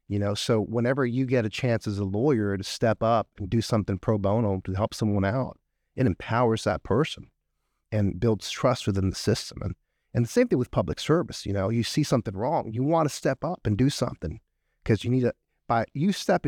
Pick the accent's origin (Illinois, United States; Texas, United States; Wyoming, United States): Texas, United States; that's how I felt about, growing up in South Texas.